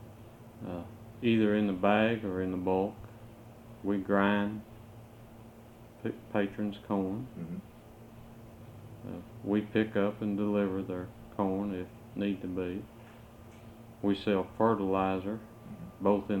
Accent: Flemingsburg, Kentucky, United States; Originally, I'm from Flemingsburg, mm-hmm. Kentucky. Was raised in Fleming County.

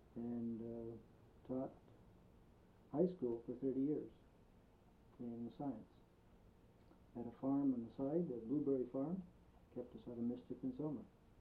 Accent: Canada; born there; parents immigrated from Russia in the 20s, and I was born in Canada.

